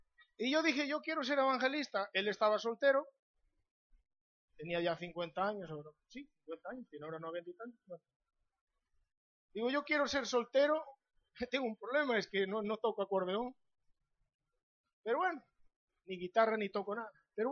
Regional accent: Galicia, Spain; Como gallego mal pensado, con perdón de los presentes

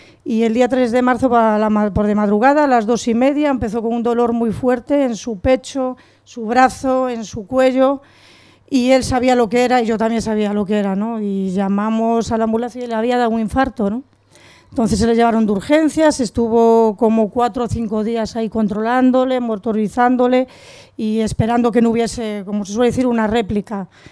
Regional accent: Santiago, Spain; yo soy de aquí de Santiago.

